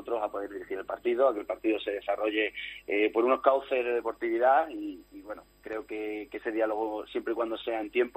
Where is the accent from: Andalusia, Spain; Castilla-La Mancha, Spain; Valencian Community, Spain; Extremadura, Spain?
Extremadura, Spain; Don Benito; yo soy de Don Benito